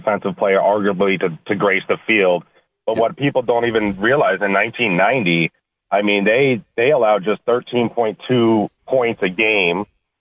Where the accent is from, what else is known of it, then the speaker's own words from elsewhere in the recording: Queens, New York, United States; now in Grand Rapids, United States; So I kind of got dubbed … because I'm from Queens originally, although I'm in Grand Rapids now.